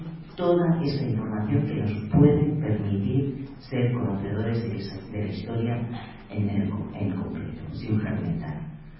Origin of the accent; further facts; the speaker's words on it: Catalonia, Spain; como yo soy catalana, era el pintor catalán.